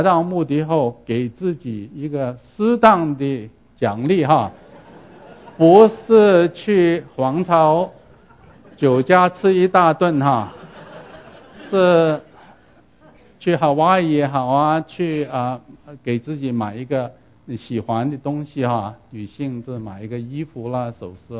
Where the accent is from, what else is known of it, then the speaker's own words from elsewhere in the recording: Guangdong, China; 中国人很尤其是我们广东人哈很喜欢吃咸的东西